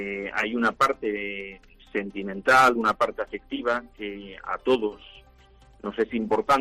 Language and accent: Spanish; Asturias, Spain; Yo soy asturiano y en mi ciudad, cuando yo entré jesuita, había 75 jesuitas